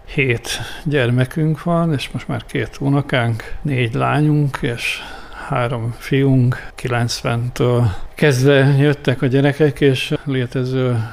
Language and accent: Hungarian; Vojvodina, Serbia; born there; Mondom, én nem megyek vissza, mert én itt születtem magyarként.